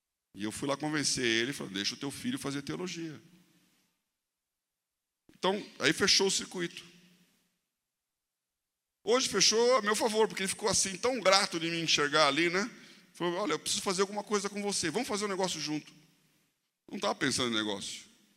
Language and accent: Portuguese; Brasília, Federal District, Brazil; Eu sou de Brasília, tal.